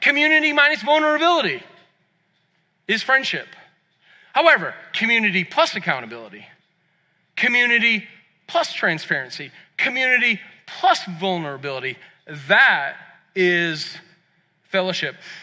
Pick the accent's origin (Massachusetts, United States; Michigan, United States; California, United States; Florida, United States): Massachusetts, United States; Boston; I'm an Irishman from Boston.